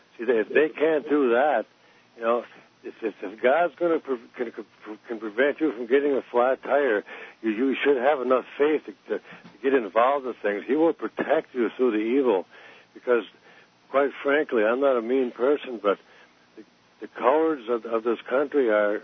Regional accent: Wisconsin, United States; I'm from Wisconsin.

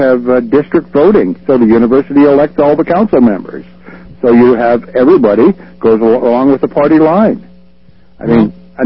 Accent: Santa Cruz, California, United States; I'm from Santa Cruz, and I've noticed

